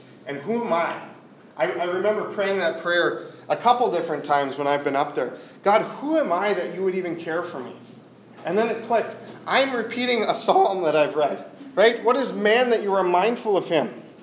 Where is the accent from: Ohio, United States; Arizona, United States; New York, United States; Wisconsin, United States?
Wisconsin, United States; This is damage in my hometown in southern Wisconsin from a tornado.